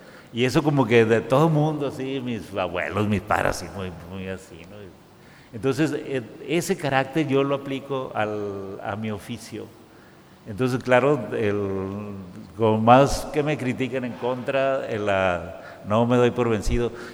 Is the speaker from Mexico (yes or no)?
yes; northern Mexico, Mexico; nosotros somos así como, nosotros vencimos el desierto. El norte de México es como el granero, vamos, del país.